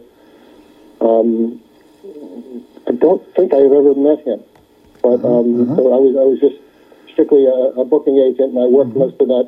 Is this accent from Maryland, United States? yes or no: yes; Baltimore, Maryland, United States; when I was a teenager growing up in Baltimore, Maryland, I never quite felt that I fit